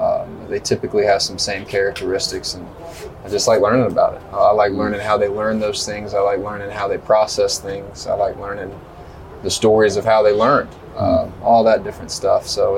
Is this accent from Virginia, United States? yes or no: no; Mississippi, United States; I'm from Mississippi. Yeah, yeah. My dad played football at Alabama, so I committed to Alabama quick. I just didn't want to leave my home state. I didn't want to leave Mississippi.